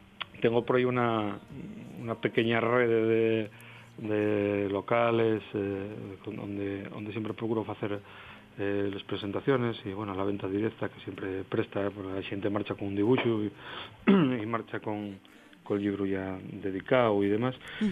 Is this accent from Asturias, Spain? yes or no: yes; Somió, Asturias, Spain; la mi infancia en Somió, ¿no? Pues como te va marcando la vida en un pueblo y un pueblo muy cercano a Sisión, pero bueno, y era un pueblo, por lo menos, de la que yo crecía.